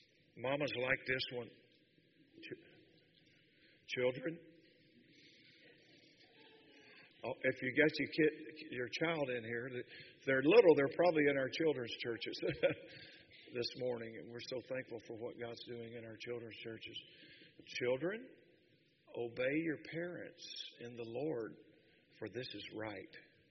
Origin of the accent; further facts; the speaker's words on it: the South, United States; I was probably born and raised in the South. And it wasn't South Bronx either. Where I come from, we call mother mama.